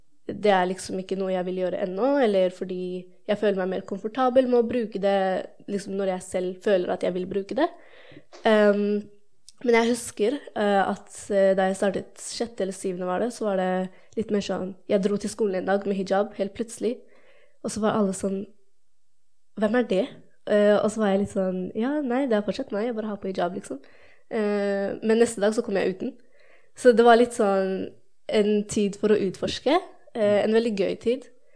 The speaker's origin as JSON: {"language": "Norwegian", "country": "Pakistan", "said": "Fordi jeg er jo pakistaner."}